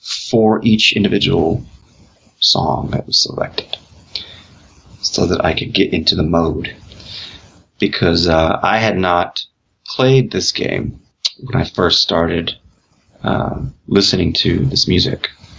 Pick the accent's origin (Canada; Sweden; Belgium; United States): United States; Well, I am definitely American, but so I understand.